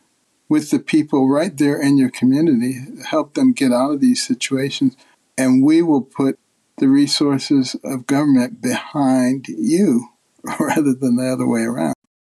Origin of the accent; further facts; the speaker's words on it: Detroit, Michigan, United States; also born or lived in Boston; growing up in Detroit and in Boston and in some pretty rough environments, I never had any problems with police.